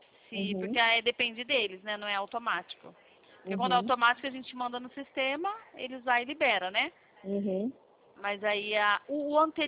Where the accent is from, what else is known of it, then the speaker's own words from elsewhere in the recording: Campinas, São Paulo, Brazil; eu sou de Campinas, São Paulo, tá?